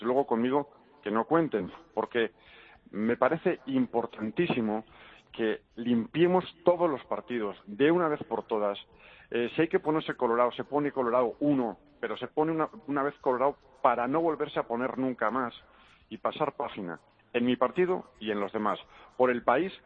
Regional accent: Basque Country, Spain; vemos mi tierra, mi querida Euskadi

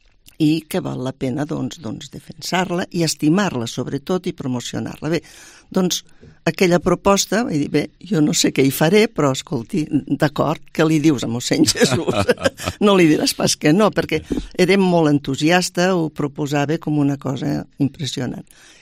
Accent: Lleida, Catalonia, Spain; Jo he nascut a Lleida i he viscut tota la vida

